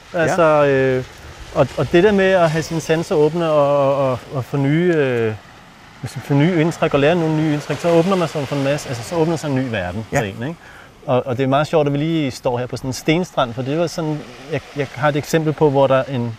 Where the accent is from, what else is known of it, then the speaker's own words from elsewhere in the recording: Zealand, Denmark; Jeg kommer ned fra Sydsjælland af.